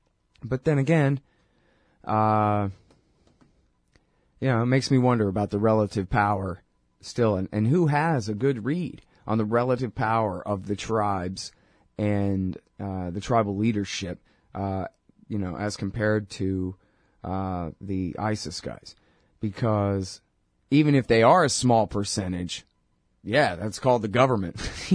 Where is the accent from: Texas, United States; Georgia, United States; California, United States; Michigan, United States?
Texas, United States; I'm a Texan, man. I don't know. What do I know about pronouncing all these towns?